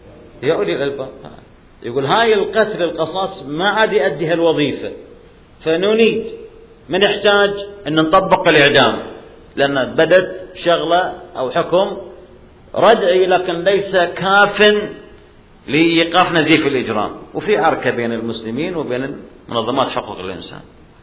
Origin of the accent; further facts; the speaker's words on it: Saudi Arabia; إلا نصارى نجران عندنا في السعودية